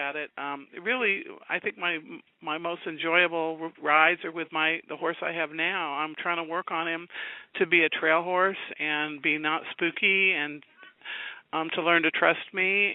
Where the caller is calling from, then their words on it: Memphis, Tennessee, United States; I'm calling from West Tennessee in the Memphis area.